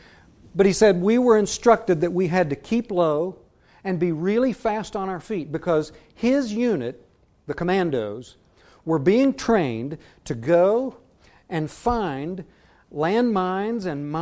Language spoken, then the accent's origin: English; West Virginia, United States; I have a good friend in the little town where I grew up in West Virginia